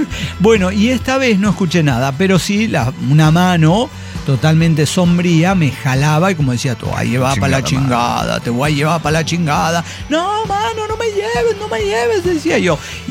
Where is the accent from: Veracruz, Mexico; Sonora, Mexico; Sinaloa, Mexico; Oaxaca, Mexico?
Sonora, Mexico; Hermosillo; now in Germany; desde Alemania, soy originaria de Hermosillo, Sonora, México